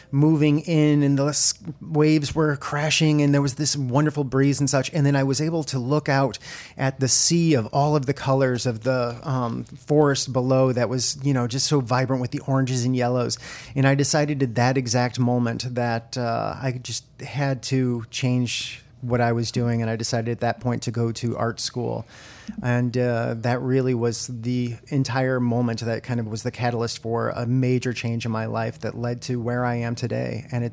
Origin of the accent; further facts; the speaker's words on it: Michigan City, Indiana, United States; Yeah, I was born in Michigan City at a good old St. Anthony's Hospital.